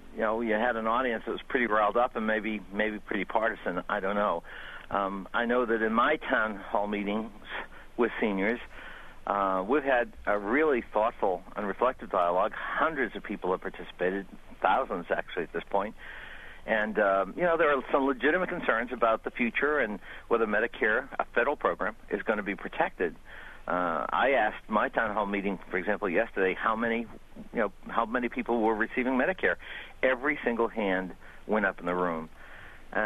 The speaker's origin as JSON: {"language": "English", "town": "Boston", "region": "Massachusetts", "country": "United States", "tie": "born or raised there", "said": "Well, you know, I grew up in Boston"}